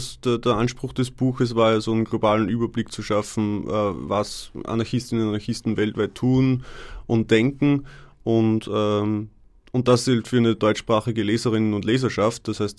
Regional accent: Vienna, Austria; Ich meine, ich komme aus Wien

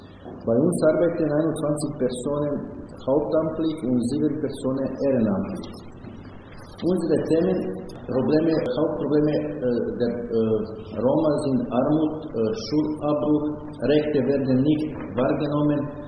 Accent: Vladičin Han, Central Serbia, Serbia; German is a second language; Ich komme aus Vladičin Han

